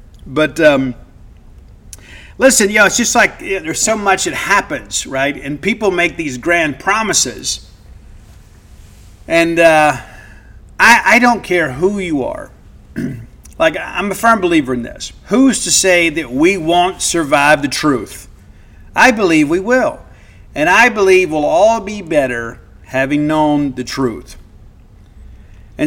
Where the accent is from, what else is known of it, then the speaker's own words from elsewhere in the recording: United States; And listen, I love being an American. I do.